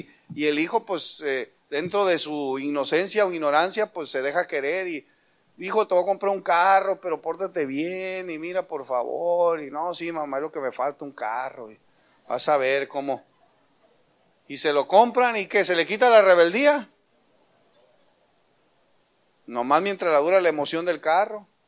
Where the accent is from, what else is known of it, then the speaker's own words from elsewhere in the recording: Baja California, Mexico; Vete de donde yo soy, de la Baja California.